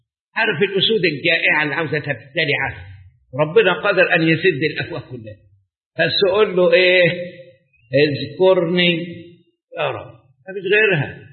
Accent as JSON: {"language": "Arabic", "country": "Egypt", "said": "عندنا في مصر أكبر مشكلة الشقة."}